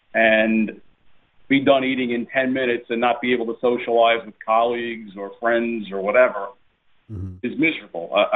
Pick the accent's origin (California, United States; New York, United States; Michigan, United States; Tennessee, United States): New York, United States; I was an only child. I grew up in a family with a lot of great food. We were Italian-American growing up in New York, and everybody was literally an amazing cook.